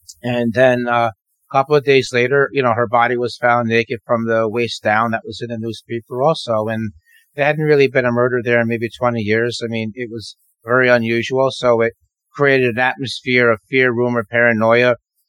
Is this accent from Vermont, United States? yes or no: no; Peekskill, New York, United States; we lived smack dab in the middle of the city. You know, Peekskill's a city, but I mean, it's kind of deceptive to use the word city.